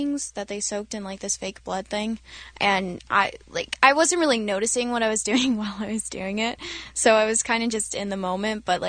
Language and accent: English; Georgia, United States; Well, I was born and raised in Georgia, so